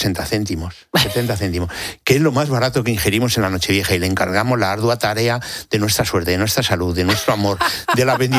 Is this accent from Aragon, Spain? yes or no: no; Villaconejos, Community of Madrid, Spain; born there; Como bien dices, yo soy nacido en Villaconejos